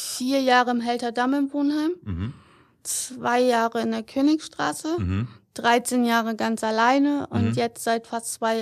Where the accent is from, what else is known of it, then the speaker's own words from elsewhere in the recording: Meppen, Lower Saxony, Germany; born there; Also ich bin in Meppen geboren